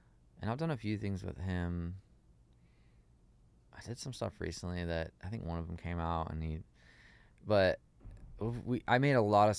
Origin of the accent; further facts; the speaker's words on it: New Mexico, United States; now in Nashville, United States; I grew up like outside of Albuquerque on like essentially a farm, like a cornfield with like horses.